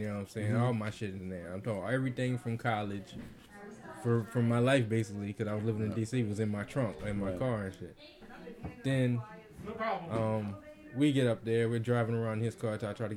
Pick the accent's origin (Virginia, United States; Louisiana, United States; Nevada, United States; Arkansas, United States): Louisiana, United States; And I'm like, yo, I'm from Louisiana.